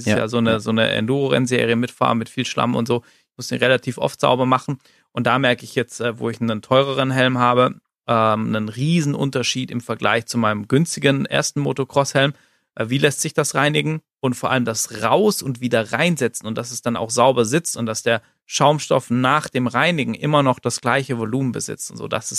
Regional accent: Southern Germany, Germany; Der Motorradladen, so aus meiner alten Heimat Süddeutschland

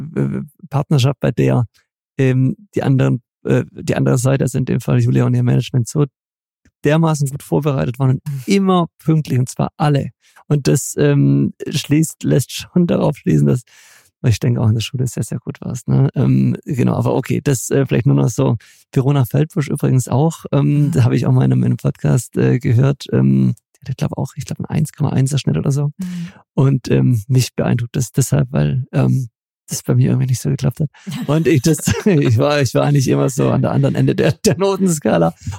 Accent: Southern Germany, Germany; ich komme aus Süddeutschland

